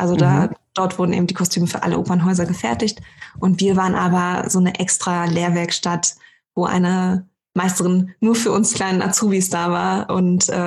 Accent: Greifswald, Mecklenburg-Vorpommern, Germany

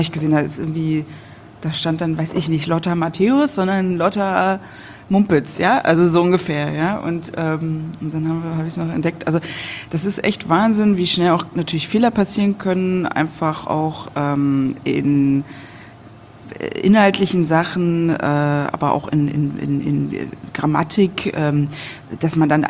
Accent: Berlin, Germany; Und ich komme ja aus Berlin.

